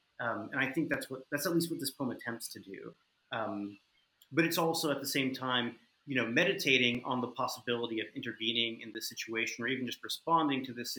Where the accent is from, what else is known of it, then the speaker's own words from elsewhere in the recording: Kentucky, United States; You know, I'd grown up in Kentucky, you know, I lived on the East Coast